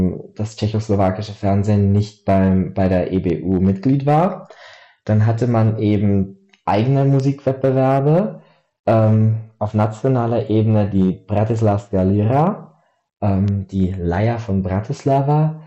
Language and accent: German; Vilshofen, Bavaria, Germany; Ich komme aus Vilshofen in Niederbayern und bin Historiker, was deutsch-tschechische Beziehungen angeht. Ich komme, wie gesagt, aus Niederbayern, habe aber slawische Wurzeln.